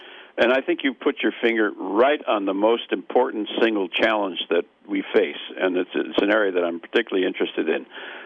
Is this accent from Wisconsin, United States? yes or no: yes; Wisconsin, United States; I'm a Midwesterner, I'm from Wisconsin, it's very, very much down home.